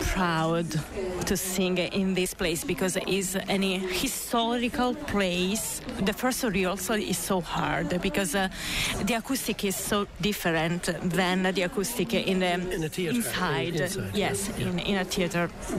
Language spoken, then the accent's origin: English; Rogliano, Calabria, Italy; born there; English is a second language; now in Bologna, Italy; I was born in South Italy, yes, in a country called Rogliano, and I live in Bologna now.